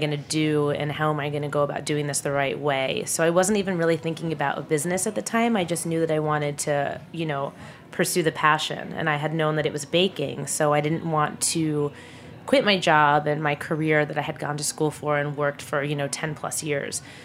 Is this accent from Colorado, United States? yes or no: no; New Jersey, United States; Sure. So I am from New Jersey. I'm not from France, and I'm not going to pretend that I speak French.